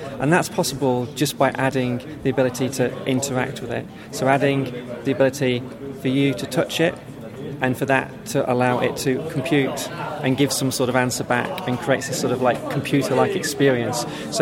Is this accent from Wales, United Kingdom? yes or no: no; Cambridge, East of England, United Kingdom; I'm from Cambridge in the United Kingdom.